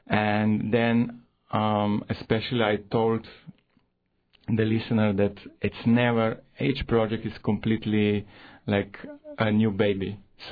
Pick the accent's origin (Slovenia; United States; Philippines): Slovenia; English is a second language; I'm coming from Slovenia, Europe. It's a small country, 2 million people.